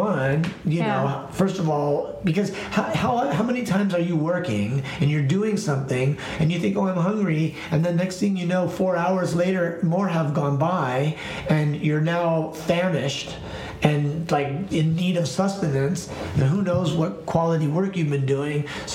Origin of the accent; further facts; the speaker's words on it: Los Angeles, California, United States; also born or lived in New York; I got kind of tired of living in New York. I'm from Los Angeles, so I had lived there for six or seven years at that point. So I sort of decided I wanted to move back to Los Angeles.